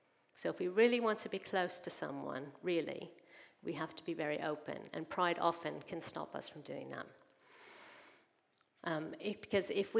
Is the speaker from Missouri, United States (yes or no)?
yes; St. Louis, Missouri, United States; blessed, raised in a Baptist church in America, in St. Louis, is where I'm from. You may have noticed my accent.